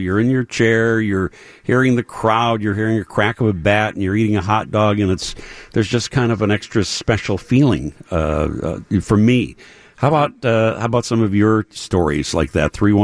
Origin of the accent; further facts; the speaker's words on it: Chicago, Illinois, United States; because we grew up on the South Side, and we used to go only to White Sox games when we were little at the old Comiskey Park.